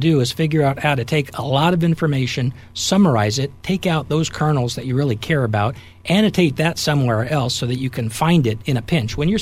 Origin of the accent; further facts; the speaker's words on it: Hanford, California, United States; I grew up in Hanford, just south of Fresno